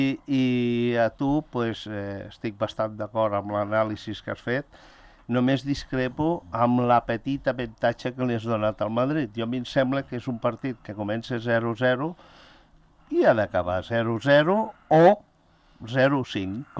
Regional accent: Andorra; com a andorrà que sóc, i per això t'ho dic.

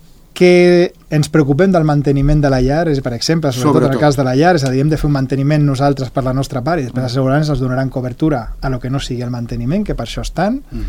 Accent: Andalusia, Spain; Mira, jo sabeu que vinc d'Espanya, que estava a Andalusia.

